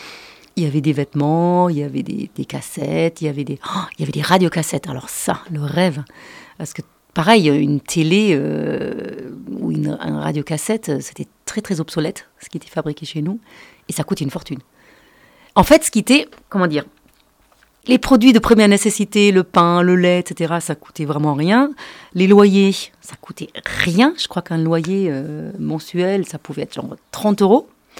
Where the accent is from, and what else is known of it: Berlin, Germany; born or raised there; French is a second language